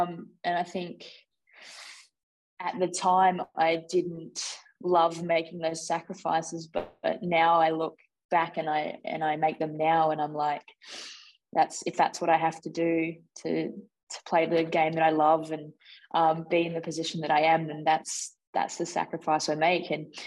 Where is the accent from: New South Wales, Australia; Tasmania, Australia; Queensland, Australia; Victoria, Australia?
Tasmania, Australia; Launceston; I grew up in Launceston, and to play cricket you had to be in Hobart.